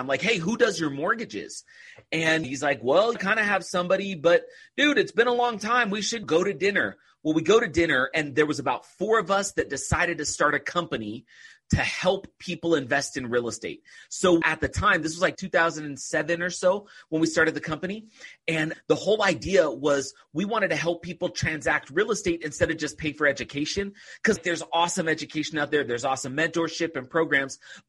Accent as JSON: {"language": "English", "region": "California", "country": "United States", "tie": "born or raised there", "said": "I grew up in California, just right outside of Oakland. And I just grew up like a normal kid."}